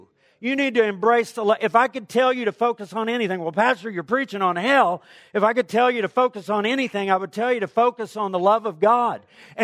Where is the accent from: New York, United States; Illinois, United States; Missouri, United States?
Missouri, United States; Springfield; born there; Do I love America? I'm an American. I was born right here in Springfield, Missouri in 1961, June the 3rd.